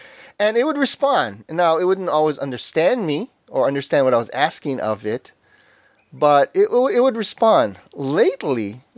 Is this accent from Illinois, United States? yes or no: no; Hawaii, United States; accent: Hawaiian; Sometimes it would not understand my Hawaiian accent or whatever